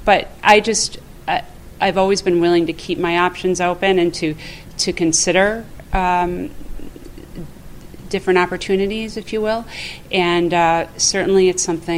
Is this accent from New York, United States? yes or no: yes; Amherst, New York, United States; Well, you know, I grew up in Amherst. Have been living in the South Towns for the last 20 years.